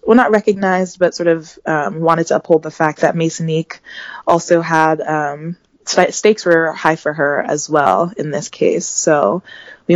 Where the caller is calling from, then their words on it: Columbus, Ohio, United States; I'm calling from Columbus, Ohio